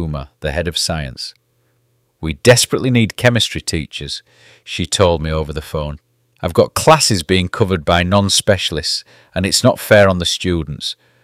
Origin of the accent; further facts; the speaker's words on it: Bramley, England, United Kingdom; Growing up in Bramley, I kept a collection of rocks and crystals on my windowsill.